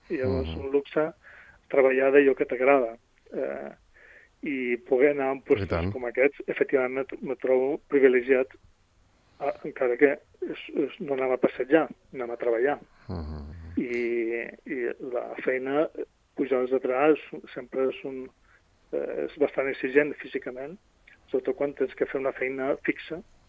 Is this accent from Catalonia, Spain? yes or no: no; Balearic Islands, Spain; now in Mallorca, Spain; Jo som menorquí, però visc a Mallorca